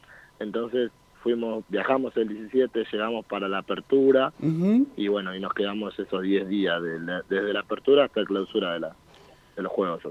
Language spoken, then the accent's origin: Spanish; Argentina; yo como argentino soy amante del fútbol primero.